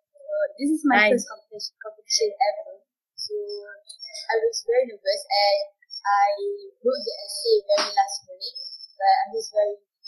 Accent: Shah Alam, Selangor, Malaysia; I'm a first former at Tunku Kursha College, and I'm from Shah Alam Selangor.

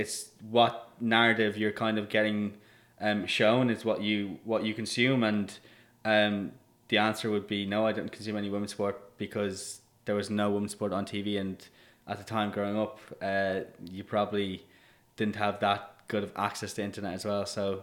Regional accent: Mozambique; also born or lived in South Africa / Dublin, Ireland; Went to school in Dublin. I was born in South Africa, grew up in Mozambique, but went to school in Dublin.

